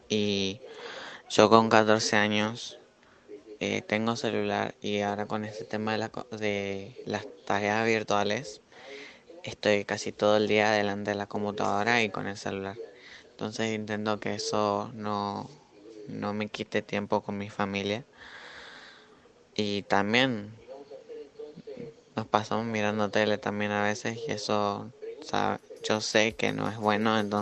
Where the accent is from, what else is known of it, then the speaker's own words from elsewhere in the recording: Resistencia, Chaco, Argentina; de Resistencia.